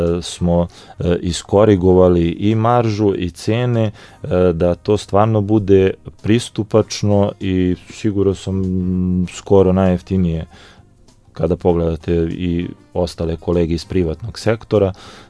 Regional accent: Kragujevac, Šumadija and Western Serbia, Serbia; Kod nas u Kragujevcu to nije slučaj

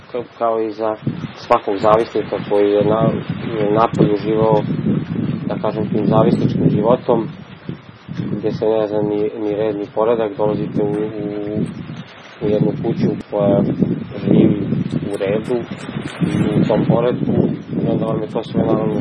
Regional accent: Belgrade, Serbia; imam 28 godina, iz Beograda sam

